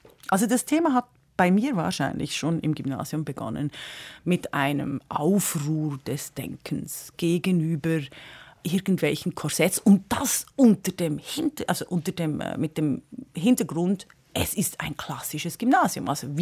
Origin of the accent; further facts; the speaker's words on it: Bern, Switzerland; als ich aufgewachsen bin in Bern.